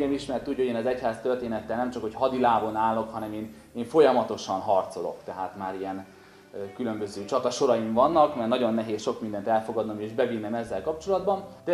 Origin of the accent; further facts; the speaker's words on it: Borsod-Abaúj-Zemplén, Hungary; én Abaújból jöttem, ott nagyon sok lelkésznek van a mosdóba egy biblia.